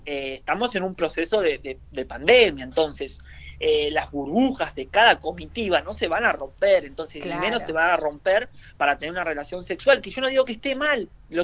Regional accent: La Plata, Buenos Aires Province, Argentina; yo soy de La Plata.

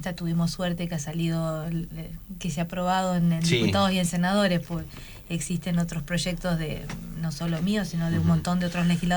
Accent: Chajarí, Entre Ríos, Argentina; Yo vengo de un lugar de la provincia de Entre Ríos. Yo soy de Chajarí. Está dentro de una de las economías regionales más importantes de la provincia

